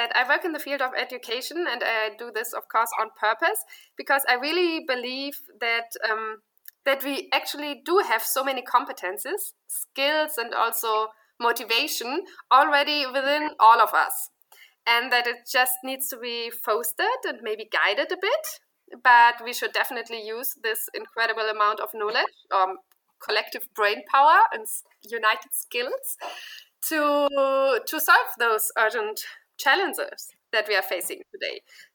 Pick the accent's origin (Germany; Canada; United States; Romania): Germany; At the moment, I'm living in Munich, Germany, and I'm also from Germany.